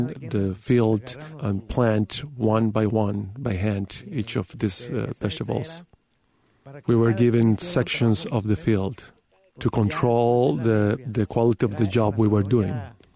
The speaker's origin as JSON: {"language": "English", "town": "Loreto", "country": "Mexico", "lives_now": "United States", "said": "I'm from Loreto. And we were really famous because we were really good harvesting cotton. Many people from my region came to the United States because we were famous for our work."}